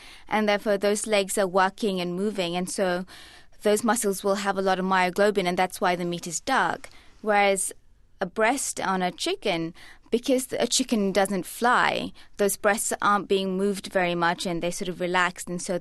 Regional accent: Malaysia; I'm Malaysian myself, and so I really grew up on dark meat.

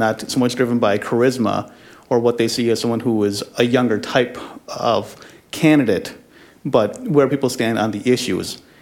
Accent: Arden Hills, Minnesota, United States; I'm from Arden Hills.

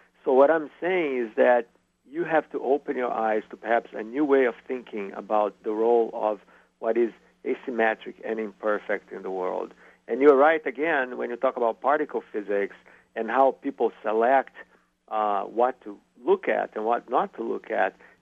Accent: Brazil; I grew up in Brazil where the Catholic Church is very strong

